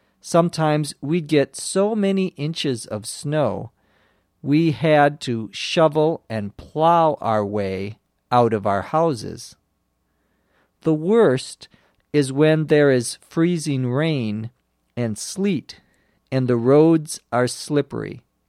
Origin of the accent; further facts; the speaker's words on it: Minnesota, United States; I begin by telling how I grew up in Minnesota.